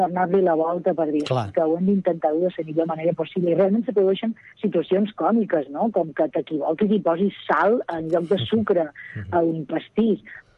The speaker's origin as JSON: {"language": "Catalan", "region": "Balearic Islands", "country": "Spain", "accent": "Mallorcan", "said": "Sempre hi ha aquesta cosa de, hosti, és que és molt tancat, és que és molt difícil el mallorquí. I jo crec que està bé familiaritzar-se, perquè jo quan vaig anar a estudiar a Barcelona"}